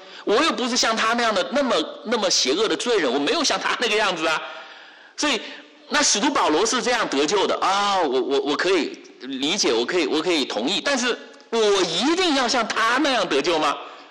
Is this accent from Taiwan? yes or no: no; China; 那么我也是从中国大陆来嘛